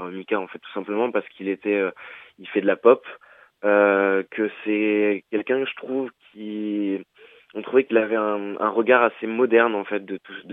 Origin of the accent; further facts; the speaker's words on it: Lille, Hauts-de-France, France; now in Paris, France; Moi, je viens de Lille